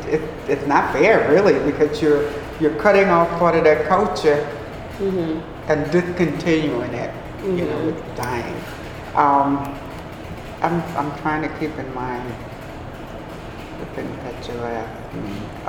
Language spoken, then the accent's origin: English; New Orleans, Louisiana, United States; I was born in New Orleans as both of my parents were born in New Orleans. I believe my parents met in high school through my dad's sister. I pretty much came up in the uptown area, going to public school.